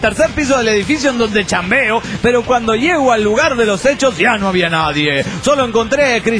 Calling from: Cochabamba, Bolivia; Bueno, aquí estoy, en Cochabamba, Bolivia.

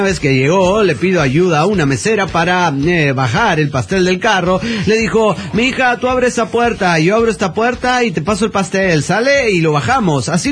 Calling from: Mexico City, Mexico; del DF mexicano.

